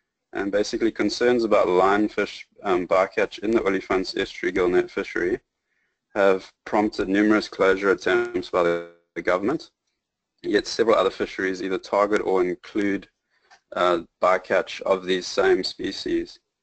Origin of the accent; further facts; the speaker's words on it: Durban, KwaZulu-Natal, South Africa; I grew up in Durban, which is on the east coast of South Africa, and the coast represents a key component of our lifestyles there. Basically, I grew up as a surfer, diver, and lifeguard